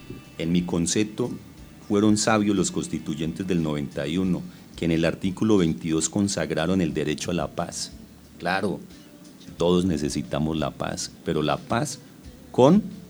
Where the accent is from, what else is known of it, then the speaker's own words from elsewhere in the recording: Colombia; si nosotros como colombianos queremos aportar a la paz